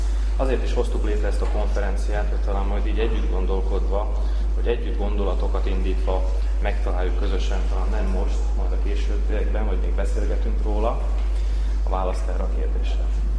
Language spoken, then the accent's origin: Hungarian; Slovakia; Mi esetünkben el kell dönteni, hogy mik is vagyunk, magyarok vagyunk, szlovákiai vagyunk, szlovákiai magyarok vagyunk.